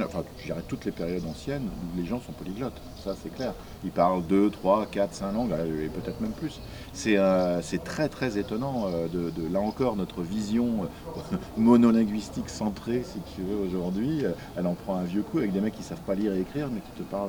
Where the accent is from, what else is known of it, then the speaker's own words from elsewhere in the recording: Redon, Brittany, France; parce que je suis de Redon, donc il y a un cartulaire à Redon